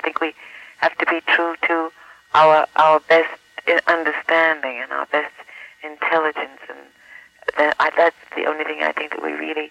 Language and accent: English; Harlem, New York, United States; And I grew up in Harlem